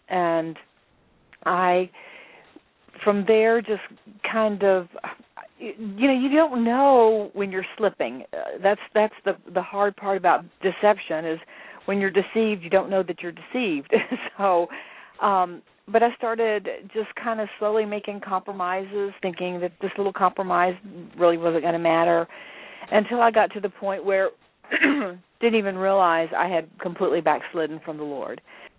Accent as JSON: {"language": "English", "town": "Birmingham", "region": "Alabama", "country": "United States", "tie": "born or raised there", "moved": "as an adult", "lives_now": "Atlanta, United States", "said": "And I had moved from my hometown in Birmingham, Alabama. I was the reigning Mrs. Alabama, 1984."}